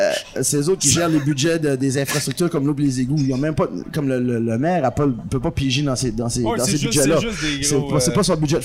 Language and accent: French; Tracadie-Sheila, New Brunswick, Canada; Tracadie, Shaila, by the sea.